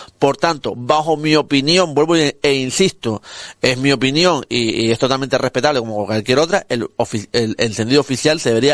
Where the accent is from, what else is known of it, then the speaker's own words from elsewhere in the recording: Morro Jable, Canary Islands, Spain; y yo soy de Morrojable, vivo en Morrojable, y estoy aquí en Morrojable.